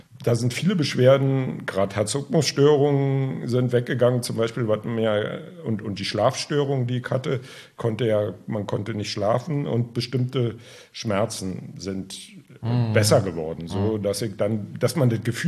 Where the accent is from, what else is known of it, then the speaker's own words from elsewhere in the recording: Strausberg, Brandenburg, Germany; Selber komme ich aus Strausberg.